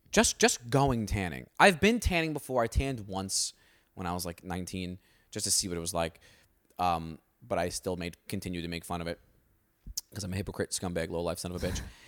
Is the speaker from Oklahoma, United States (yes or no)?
no; Staten Island, New York, United States; Growing up on Staten Island, you know, you got to realize something.